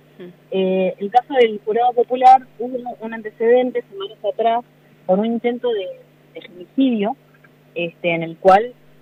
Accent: Cipolletti, Río Negro, Argentina; si bien estoy hoy trabajando en la provincia de la ciudad, yo soy nacida y criada en Cipolletti, una ciudad con muchísimos feminicidios.

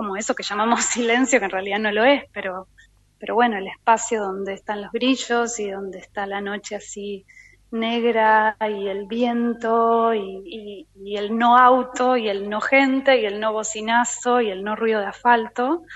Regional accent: Buenos Aires, Argentina; moved away as an adult; hace 3 años que me fui de Buenos Aires, después de toda una vida de nacer y criarme acá

